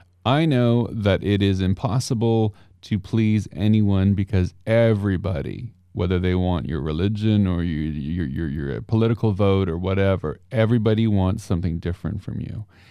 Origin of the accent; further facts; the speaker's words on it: Toronto, Ontario, Canada; here in my hometown of Toronto, in my community of gay brothers and sisters